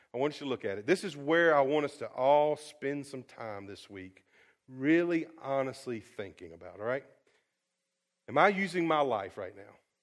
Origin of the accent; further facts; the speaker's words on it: North Carolina, United States; We grew up in North Carolina. We know the rules, right?